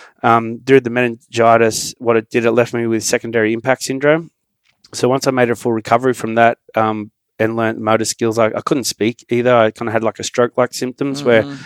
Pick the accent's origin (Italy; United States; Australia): Australia; born there; I was born in Australia.